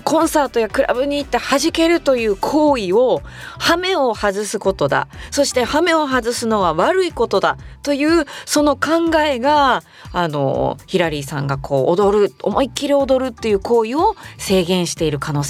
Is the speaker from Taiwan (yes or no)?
no; Kansai, Japan; 関西出身としてアホなおばちゃんとして受けたいっていう気持ちと、